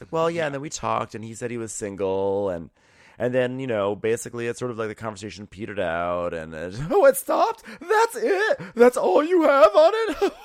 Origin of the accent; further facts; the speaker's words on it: Canada; I'm Canadian, like, yes, don't forget.